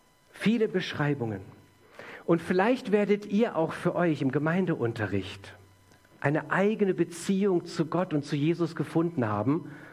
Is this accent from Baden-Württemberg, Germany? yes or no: yes; Baden-Württemberg, Germany; in der Nähe von Karlsruhe, wo ich aufgewachsen bin.